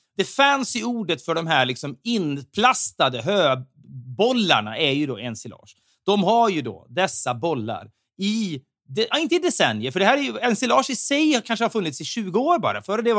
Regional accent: Ljungaverk, Västernorrland County, Sweden; när jag växte upp i Ljungaverk.

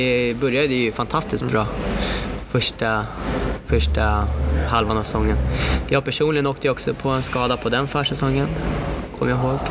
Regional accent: Uppsala, Uppsala County, Sweden; jag kommer ju från Uppsala

